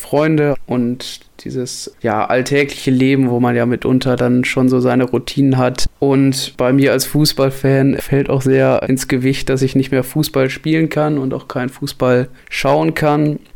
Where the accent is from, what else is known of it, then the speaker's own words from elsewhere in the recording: Olfen, North Rhine-Westphalia, Germany; 24 Jahre alt und ich studiere eigentlich in Hamburg. Bin jetzt gerade aber Corona-bedingt in Olfen, meiner Heimatstadt in der Nähe von Münster.